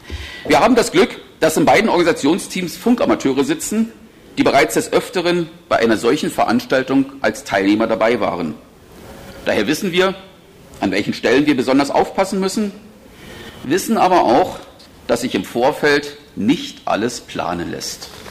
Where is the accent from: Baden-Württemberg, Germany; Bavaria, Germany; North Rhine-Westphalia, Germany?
Bavaria, Germany; Landshut; Und da die Konferenz in meiner Heimatstadt Landshut stattfindet